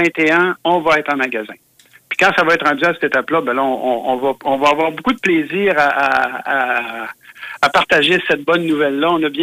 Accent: Quebec, Canada; quand elle pousse chez nous, dans le Nord, ça goûte vraiment meilleur qu'ailleurs.

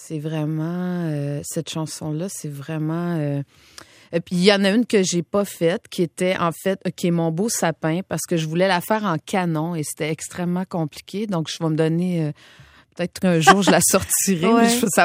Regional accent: Quebec, Canada; on a un peu grandi dans le même terreau. Quand on vient de la Gaspésie

